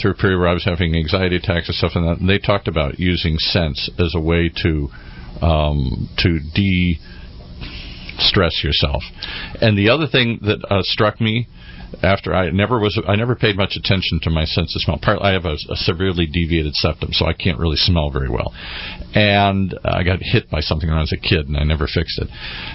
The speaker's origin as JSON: {"language": "English", "region": "Michigan", "country": "United States", "tie": "born or raised there", "said": "I grew up in Michigan. I've lost both of my parents several years ago."}